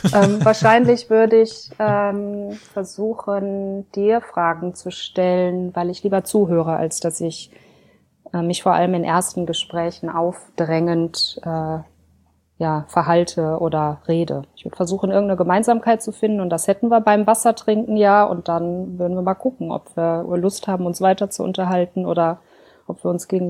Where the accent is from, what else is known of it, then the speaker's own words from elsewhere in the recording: North Rhine-Westphalia, Germany; Meine Heimat ist nirgendwo. Aufgewachsen bin ich im Ruhrgebiet